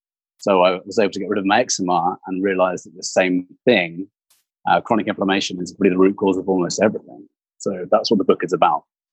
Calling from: Jericoacoara, Ceará, Brazil; I'm actually calling in from Jericoacoara in Brazil. It's on the north coast of Brazil. It's a kite surfing destination.

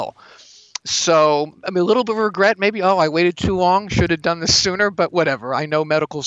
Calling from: California, United States; I'm calling from California.

